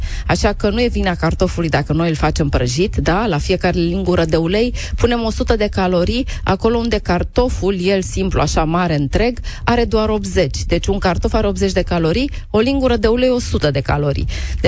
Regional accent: Romania; mai ales că suntem români

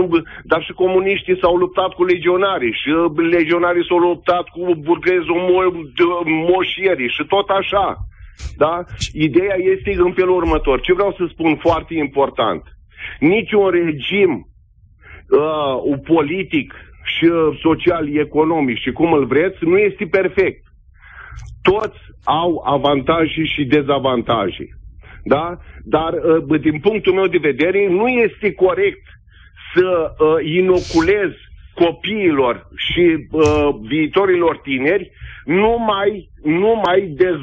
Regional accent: Moinești, Bacău County, Romania; Sunt din Moinești.

